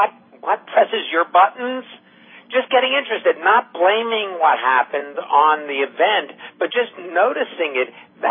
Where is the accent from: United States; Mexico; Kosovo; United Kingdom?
United States; Far Rockaway, New York; born there; look, I was born in Far Rockaway, New York, you know, the son of a middle class family, you know, nothing special here